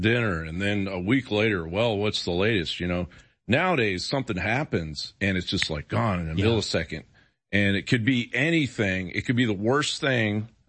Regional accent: Washington, District of Columbia, United States; I grew up in newsrooms in Washington, D.C., and, you know, I've been around mechanical media.

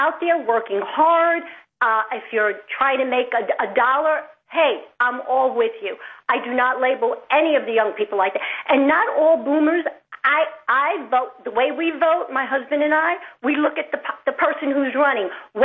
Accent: New York, United States; I was born and raised in New York, heard of Trump.

